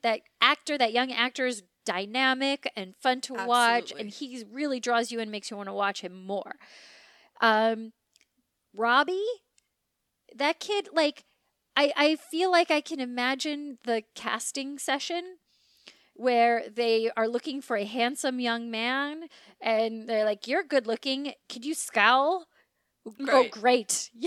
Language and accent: English; Queens, New York, United States; accent: New York; I'm from Queens and I got this kind of New York equality.